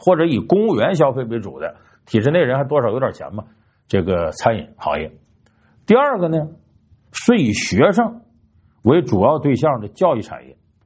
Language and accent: Chinese; Northeast China, China; 我们老家东三省，那当年没有多少人，闯关东去了那么多人